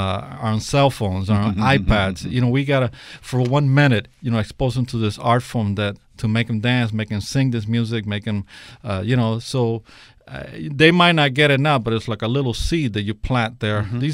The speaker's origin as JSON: {"language": "English", "town": "Hialeah", "region": "Florida", "country": "United States", "tie": "born or raised there", "said": "And, you know, Hialeah is my hometown."}